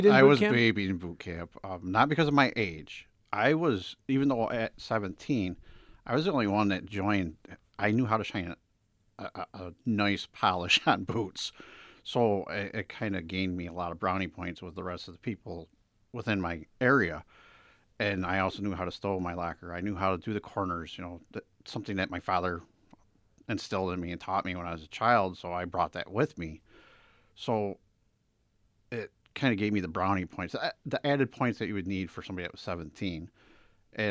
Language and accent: English; United States; now in New York, United States; I'm a military brat, so I actually grew up all over the country. My last place that my father was in Indiana. Once he got out, we ended up moving here to New York.